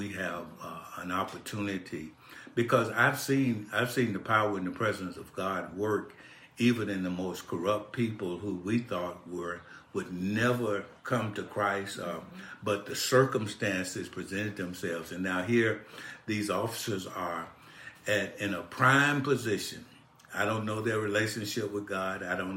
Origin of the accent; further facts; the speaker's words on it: Birmingham, Alabama, United States; for those of you who are familiar with my hometown, Birmingham, Alabama